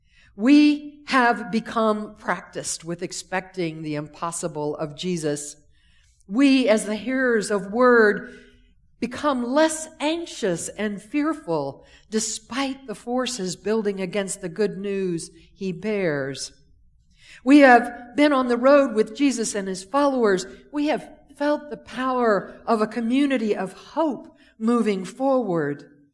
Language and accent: English; Deep South, United States; as a child growing up in the Deep South, I was born and bred to wait for the man who was going to save me